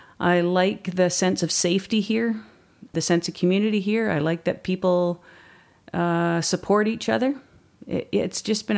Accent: Quebec, Canada; also born or lived in Ontario; I was born in Quebec, and we moved around lots of little mining towns in Ontario and Quebec because my dad was a mining engineer. And I met my husband in Kelowna in 1993, and we moved here in the spring of 94. So I think I've been here for 27 years.

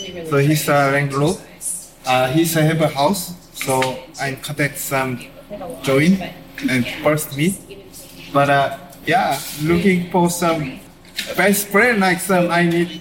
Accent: South Korea; English is a second language; now in Canada; Yes, because I'm from Korea.

